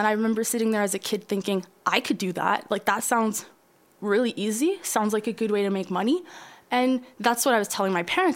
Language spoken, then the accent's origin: English; Sudbury, Ontario, Canada; now in Montreal, Canada; Just for some context, I come from Sudbury, Ontario. Shout out, love this place. And it's about 4 hours north of Toronto.